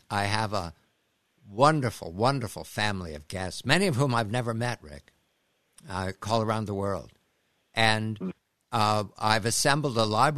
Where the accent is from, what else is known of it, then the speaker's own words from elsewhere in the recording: Pennsylvania, United States; Paul was from Alabama. I'm from Pennsylvania.